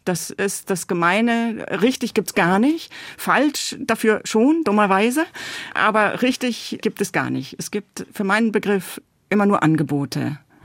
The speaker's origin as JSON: {"language": "German", "region": "Hamburg", "country": "Germany", "tie": "born or raised there", "first_language": "nl", "second_language": "German", "said": "Zunächst mal nur mit Niederländisch. Also das war meine erste Sprache. Mit 6 wurde ich dann nach Hamburg verpflanzt und dann wurden die Sprachen einfach gewechselt."}